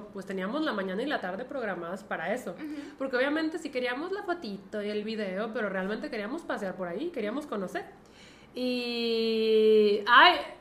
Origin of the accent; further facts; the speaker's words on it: Mexico; nosotros somos mexicanos